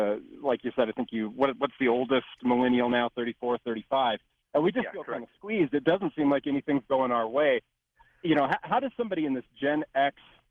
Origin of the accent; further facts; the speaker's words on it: Wyoming, United States; I'm from Wyoming. So I got two things going here.